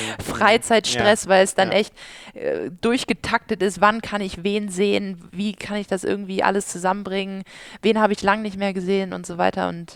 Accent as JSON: {"language": "German", "town": "Buxtehude", "region": "Lower Saxony", "country": "Germany", "tie": "born there", "said": "ich bin in Buxtehude geboren, also gibt nichts anderes so in etwa"}